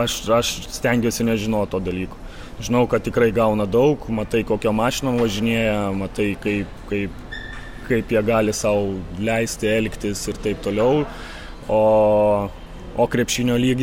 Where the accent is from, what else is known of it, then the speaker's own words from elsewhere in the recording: Kaunas, Kaunas County, Lithuania; tu nori, kad vis tiek kaip lietuvis, kaip kaunietis, tu dirbi toj savoj komandoj